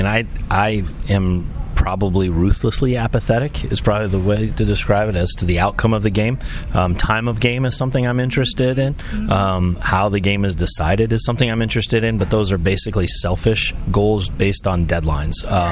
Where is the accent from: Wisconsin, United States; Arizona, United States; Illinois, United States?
Illinois, United States; Chicago; born there; I was born in Chicago, and my dad was born in Madison.